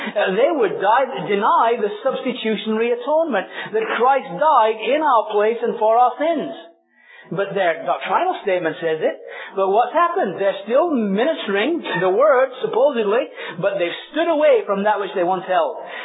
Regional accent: England, United Kingdom; For instance, think of the country I was raised in England, and the Episcopalian Church, for instance, the Anglican Church.

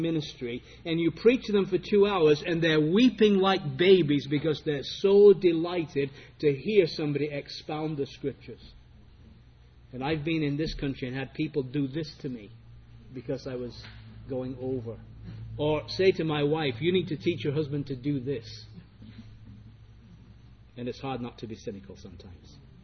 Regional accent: England, United Kingdom; I remember growing up in England

